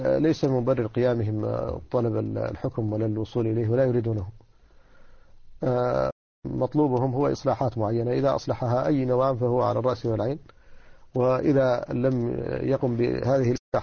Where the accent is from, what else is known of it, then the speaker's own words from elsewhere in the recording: Mauritania; ولذلك مثلا أنا مواطن موريتاني درست الشريعة